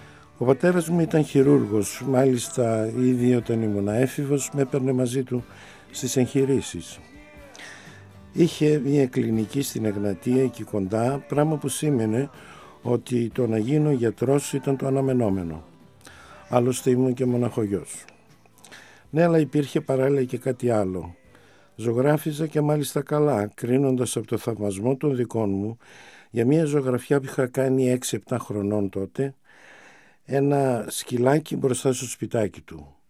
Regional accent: Thessaloniki, Central Macedonia, Greece; Γεννήθηκα στη Θεσσαλονίκη, μεγάλωσα στην οδό Ίωνος Δραγούμη πάνω από την Εγνατία και αργότερα στην πλατεία δικαστηρίων.

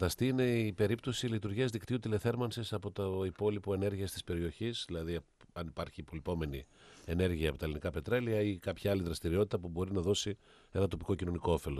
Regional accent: Thessaloniki, Central Macedonia, Greece; Παρότι αυτή τη στιγμή εγώ μπορεί να είμαι Θεσσαλονικιός

